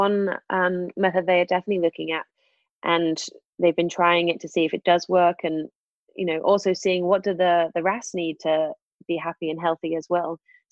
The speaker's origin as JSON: {"language": "English", "country": "United Kingdom", "said": "being British"}